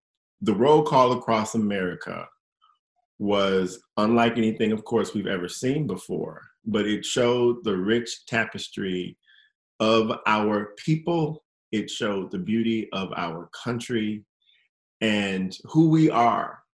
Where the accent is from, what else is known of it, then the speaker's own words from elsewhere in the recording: Milwaukee, Wisconsin, United States; I would be in Milwaukee, which is my hometown